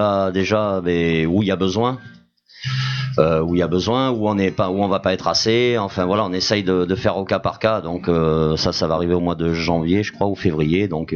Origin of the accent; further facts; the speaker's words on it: Marseille, Provence-Alpes-Côte d'Azur, France; je suis né à Marseille, j'avais envie de porter les couleurs de, au moins avant d'arrêter le billard, je m'étais dit, je veux au moins porter une fois les couleurs de ma ville